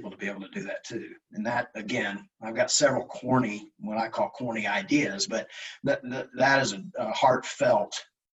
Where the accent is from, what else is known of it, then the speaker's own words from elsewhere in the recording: Arlington, United States; I grew up a lot in Arlington. I went to junior high and high school here. So I knew this location. I was like, well, I'm from Arlington. My parents still live there.